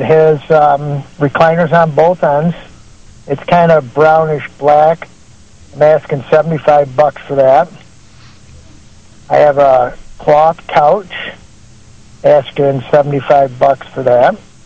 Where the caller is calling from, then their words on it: Dalton, Georgia, United States; I'm calling from Dalton.